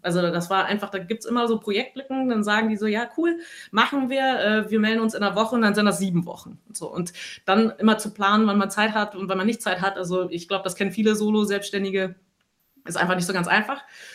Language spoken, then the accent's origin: German; Potsdam, Brandenburg, Germany; moved away as an adult; also born or lived in Munich; Also ich komme eigentlich aus Potsdam, bin dann zum Studieren nach München gegangen